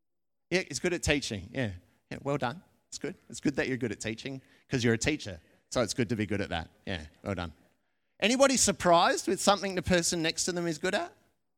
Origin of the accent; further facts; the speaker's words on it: Australia; sort of go hand in hand with us being Australian, I think, to some degree. And Aussies are somewhat reluctant to toot their own horns